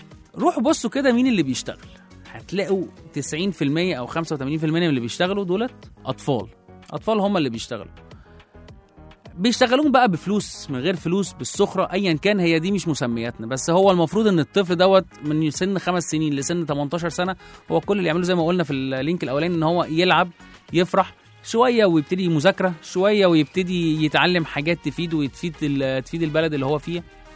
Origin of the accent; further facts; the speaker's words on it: Egypt; او مصر هنا عندنا في مصر ابتدت تاخد خطوات من سنة 2018 لغاية سنة 2025